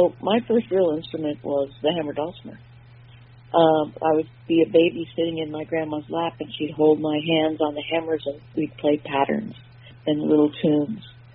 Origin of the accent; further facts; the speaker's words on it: Michigan, United States; I grew up in Michigan and started playing music with my family.